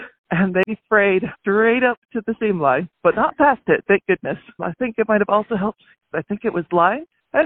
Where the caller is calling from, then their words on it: Utah, United States; Hello, Helen and Caroline. … from Utah, USA.